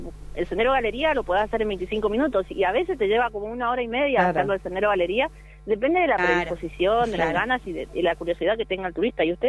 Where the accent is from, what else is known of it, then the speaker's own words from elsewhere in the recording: Corrientes, Argentina; yo soy de Corrientes y trabajo allá hace 7 años ya en Chaguares, entre 6 o 7.